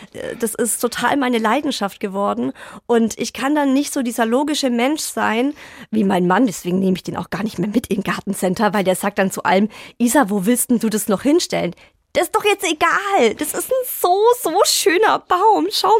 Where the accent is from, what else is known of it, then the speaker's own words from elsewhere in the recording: Baden-Württemberg, Germany; Ich komme ja aus dem Schwabenland.